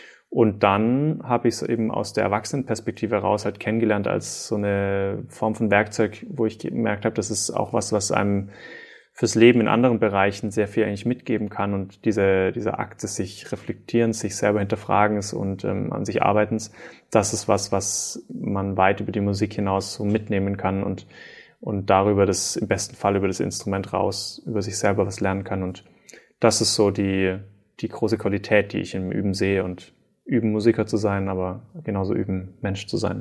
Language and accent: German; Stuttgart, Baden-Württemberg, Germany; moved away as an adult; now in Norway; Ursprünglich bin ich aufgewachsen in Stuttgart. Da habe ich auch gelebt, bis ich 18, 19 war.